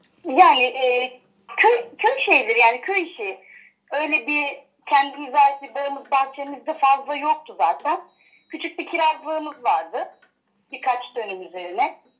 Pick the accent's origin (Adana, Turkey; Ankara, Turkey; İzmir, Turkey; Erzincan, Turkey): İzmir, Turkey; Kemalpaşa; Annem Uşaklı aslen. Babam buralı, Kemalpaşa doğumlu. Bir erkek kardeşim var, benden yaklaşık 2 yaş kadar, 1 yaş 8 ay kadar küçük. Yani hep burada yaşadık. Sadece gelin olduğum sürede Kırkağaç'a taşınıp 1 yıl kadar orada durdum. Daha sonra tekrardan eşimle birlikte iş nedeniyle buraya taşındık.